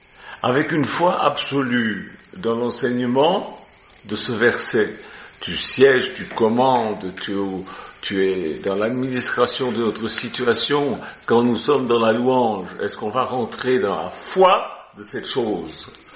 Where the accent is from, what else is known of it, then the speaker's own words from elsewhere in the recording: Switzerland; Moi, je suis suisse